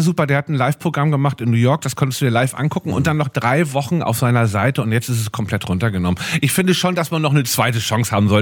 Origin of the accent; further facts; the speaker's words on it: Hamburg, Germany; Als Hamburger